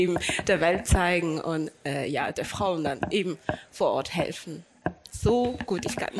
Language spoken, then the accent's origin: German; Madagascar; Ich komme auch selber aus Madagaskar